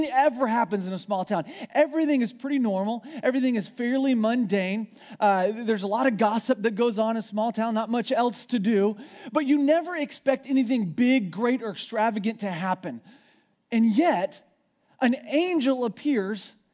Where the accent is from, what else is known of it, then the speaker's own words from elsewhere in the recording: Missouri, United States; I'm from Missouri, and I'm from like hillbilly Missouri. That was back where they used to moonshine, you know, and people like NASCAR there. If you can count your teeth on more than two hands, that's where I'm from, right? Down in backwoods Missouri.